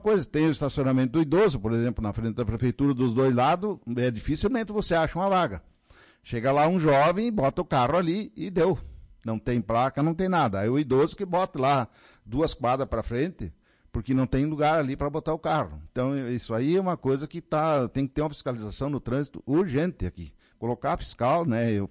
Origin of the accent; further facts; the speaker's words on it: Lagoa, Brazil; Eu que sou aqui de Lagoa, viajo seguido para o interior